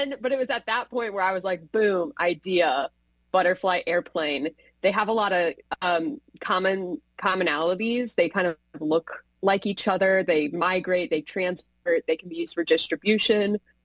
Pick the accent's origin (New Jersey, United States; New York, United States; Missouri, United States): Missouri, United States; St. Louis; A fun fact is that I am from St. Louis